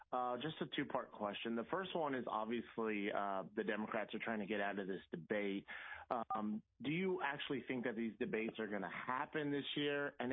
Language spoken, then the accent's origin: English; California, United States; My second part is that I'm from California.